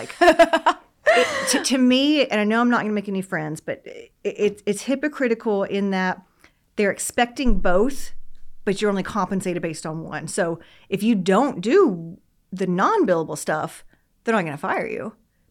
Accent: Texas, United States; I say the hard G because I'm from East Texas

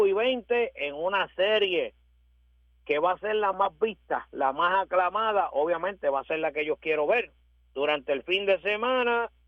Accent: Puerto Rico; como puertorriqueños esperamos

